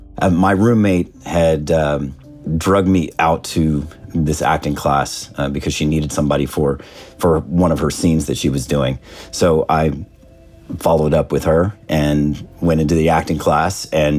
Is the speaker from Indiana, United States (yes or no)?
yes; Newburgh, Indiana, United States; I am from Newburg, Indiana, originally